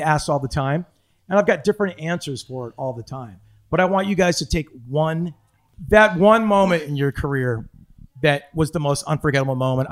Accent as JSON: {"language": "English", "country": "Ireland", "said": "I'm an Irish guy. I'm insecure."}